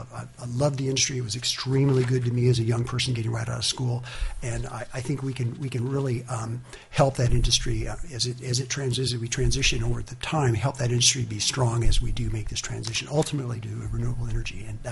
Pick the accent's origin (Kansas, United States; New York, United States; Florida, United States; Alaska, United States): Alaska, United States; Anchorage; I grew up in Anchorage. I was born in Anchorage, grew up there